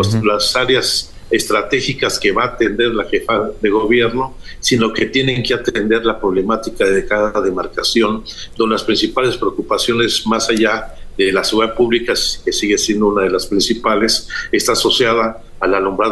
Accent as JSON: {"language": "Spanish", "region": "Mexico City", "country": "Mexico", "tie": "born or raised there", "said": "Es la ciudad donde yo nací, donde me he desarrollado"}